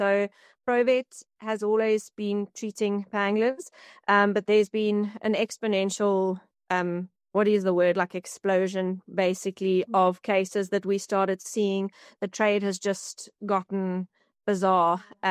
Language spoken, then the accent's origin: English; South Africa; So I grew up in the Kruger Park